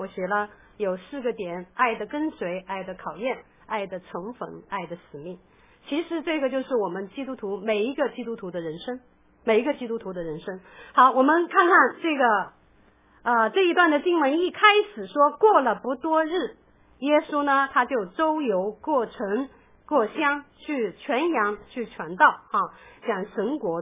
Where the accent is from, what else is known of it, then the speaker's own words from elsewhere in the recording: China; 在中国小的时候，我们小的时候在那个乡下农村看到那些，